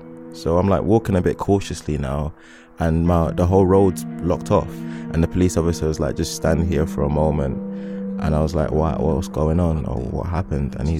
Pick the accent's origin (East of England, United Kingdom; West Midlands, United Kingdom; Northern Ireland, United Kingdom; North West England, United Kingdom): East of England, United Kingdom; also born or lived in South London; it's my story of how I grew up in Essex and adapted.